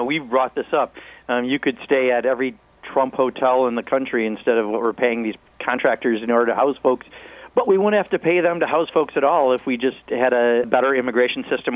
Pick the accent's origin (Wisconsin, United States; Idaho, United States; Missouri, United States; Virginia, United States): Wisconsin, United States; Kenosha; My hometown, Kenosha, Wisconsin, 14,000 people at its peak used to make cars.